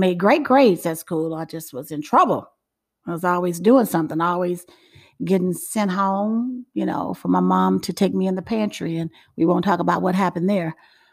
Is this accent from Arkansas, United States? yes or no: no; Chicago, Illinois, United States; And so I was a hot mess as a kid on the west side of Chicago.